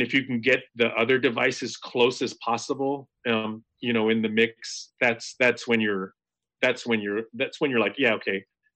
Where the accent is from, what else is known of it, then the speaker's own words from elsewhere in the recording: Bethel, Alaska, United States; I was showing her and Heather my hometown. And this, you know, it was in my hometown, in Bethel, in Montpellier.